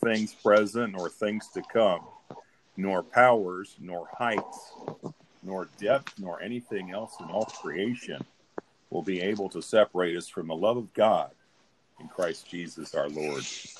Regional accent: Anderson, United States; Bethany Point in Anderson, my hometown, tragedy.

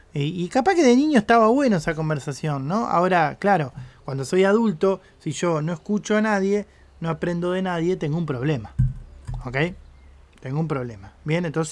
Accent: Argentina; yo soy de Argentina, y Argentina, los argentinos, no todos, pero muchas veces tenemos esta idea de que tenemos que tener una respuesta para todos.

